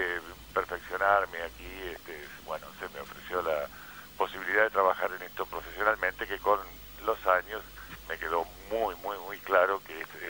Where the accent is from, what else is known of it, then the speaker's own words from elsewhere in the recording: Tandil, Buenos Aires Province, Argentina; now in La Plata, Argentina; Yo no soy platense, soy de Tandil.